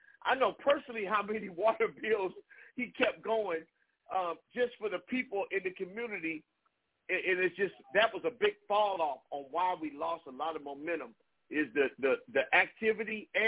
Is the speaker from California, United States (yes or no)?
yes; Compton, California, United States; I grew up in Compton, okay? My daddy was the pastor for everybody